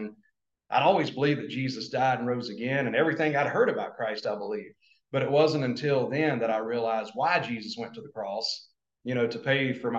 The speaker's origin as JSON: {"language": "English", "town": "Gastonia", "region": "North Carolina", "country": "United States", "tie": "born or raised there", "said": "born and raised in Gastonia, North Carolina"}